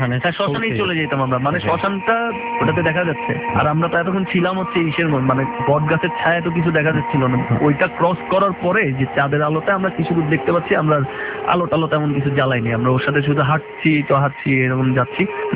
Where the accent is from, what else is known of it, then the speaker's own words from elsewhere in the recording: Dhaka, Dhaka Division, Bangladesh; ঢাকার ছেলে গ্রামের পথে, হচ্ছে একটু টেনশনে পড়ে গেলাম।